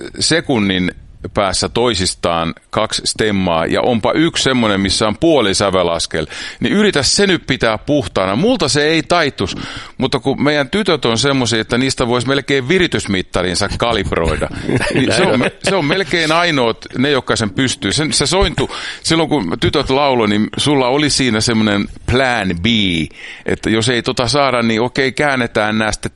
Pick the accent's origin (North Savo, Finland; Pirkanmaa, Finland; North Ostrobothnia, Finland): Pirkanmaa, Finland; Tampere; Mä en ole pohjalainen, mä oon syntyperäinen Tampereella